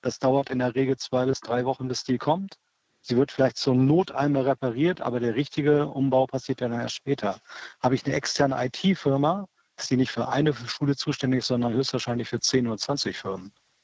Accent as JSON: {"language": "German", "region": "Lower Saxony", "country": "Germany", "said": "Ich komme aus dem Landkreis Harburg"}